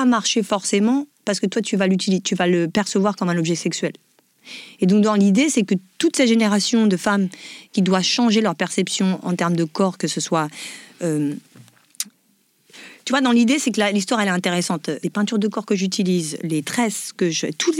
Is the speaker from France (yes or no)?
yes; France; Moi, j'ai grandi en France